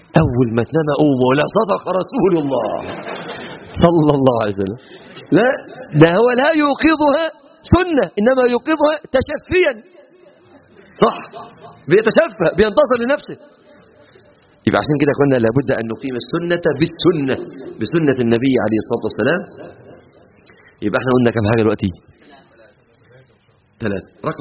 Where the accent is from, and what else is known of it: Egypt